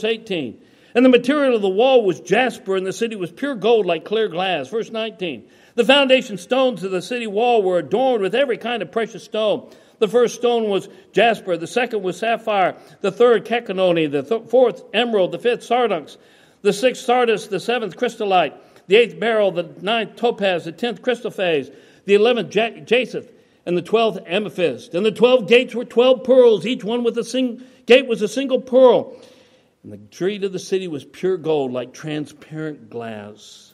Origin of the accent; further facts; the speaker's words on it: Colorado, United States; All the trees and the flowers and the majestic Rocky Mountains of my home state of Colorado